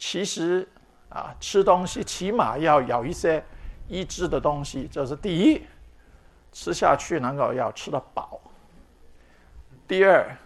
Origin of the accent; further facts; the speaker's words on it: Hong Kong; now in United States; 是我在香港长大的时候从来没有吃过的。